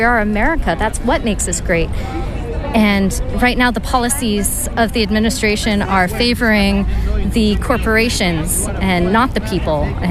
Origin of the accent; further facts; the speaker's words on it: Arlington, Massachusetts, United States; I am from Arlington, Massachusetts.